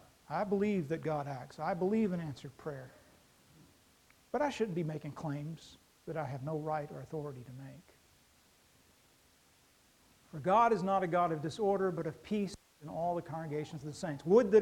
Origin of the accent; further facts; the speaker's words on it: Kentucky, United States; This is one of these snake handling churches from my home state of Kentucky.